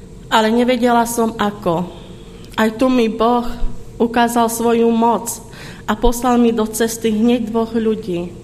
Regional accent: Vranov nad Topľou, Prešov Region, Slovakia; now in Rankovce, Slovakia; a pochádzam z Vranova nad Topľou. Dnes žijem v Rankovciach s mojím manželom Ľubom a máme spolu 5 detí.

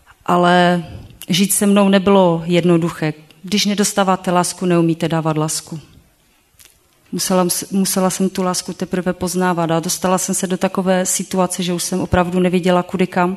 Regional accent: Písek, South Bohemian Region, Czechia; Pocházím z Písku

